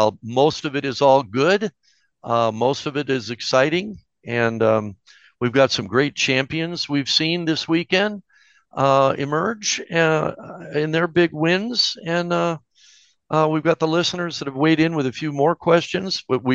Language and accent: English; Detroit, Michigan, United States; And so we're going to head to the Rocket Classic in my hometown of Detroit, Michigan, Bob.